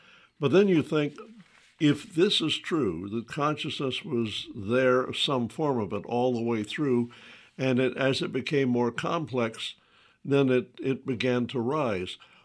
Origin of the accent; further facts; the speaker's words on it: the South, United States; but as a Southerner, I'm always alert to racism.